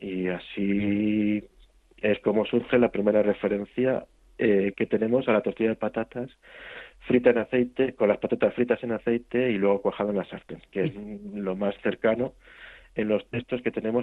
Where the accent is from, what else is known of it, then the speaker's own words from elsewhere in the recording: Extremadura, Spain; En Villanueva de la Serena, es un pueblo, bueno, ya bastante grande, es uno de los, el cuarto o quinto pueblo más grande de Extremadura, y además está muy cerquita de mi pueblo